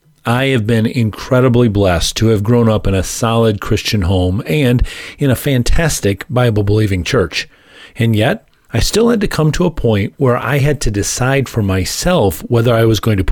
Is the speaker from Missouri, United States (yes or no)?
no; Detroit, Michigan, United States; when they were downtown Detroit.